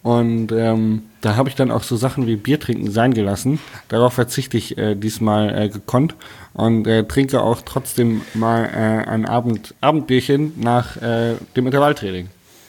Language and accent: German; Hanover, Lower Saxony, Germany; Also ich bin ja eigentlich ursprünglich Hannoveraner, Pilzbiertrinker kann man sagen.